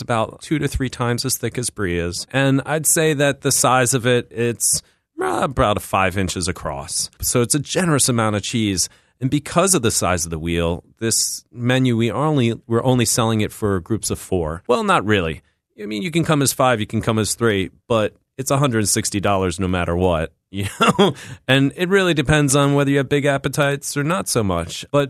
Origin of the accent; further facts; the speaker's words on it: Philadelphia, Pennsylvania, United States; I'm from West Philly, and I went to culinary school in France. I'm not a Francophile. Currently, I am a Francophone. So I speak the language